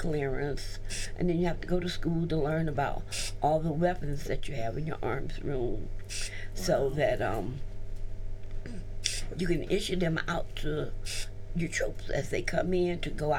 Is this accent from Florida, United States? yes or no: yes; Orlando, Florida, United States; I'm from Orlando, Florida.